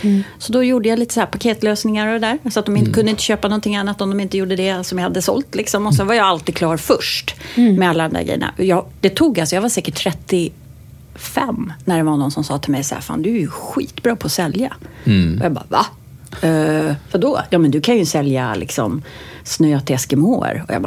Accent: Vallentuna, Stockholm County, Sweden; also born or lived in Portugal; Vi bodde ju då i Portugal när jag var liten. Så när jag gick i lekis, vi är uppvuxen i Ormsta i Vallentuna, som då var ett nybyggnadsområde.

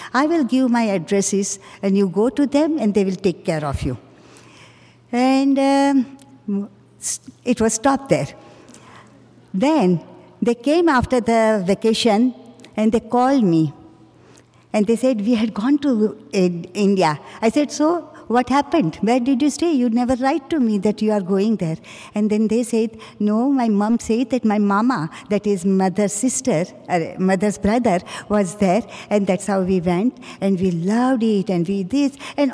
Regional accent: Canada; We are proud of our culture and we are proud of Canadian culture also because we have grown up there.

